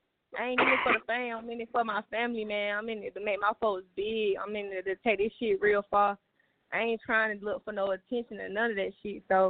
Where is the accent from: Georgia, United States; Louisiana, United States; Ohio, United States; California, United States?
Georgia, United States; Atlanta; Yes, ma'am. I'm from Atlanta, born and raised, straight from here. I never been nowhere else unless I'm traveling, so I'm from here.